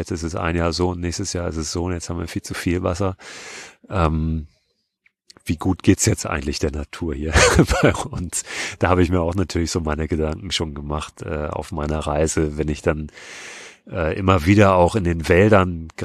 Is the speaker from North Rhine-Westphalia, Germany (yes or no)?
no; Hamburg, Germany; ich komme ja aus Hamburg.